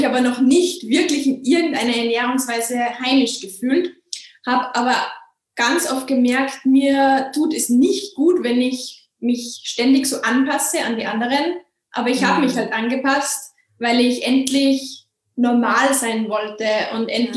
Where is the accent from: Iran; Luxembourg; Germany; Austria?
Austria; Salzburg; Ich komme aus Salzburg in Österreich. Ich bin 33 Jahre alt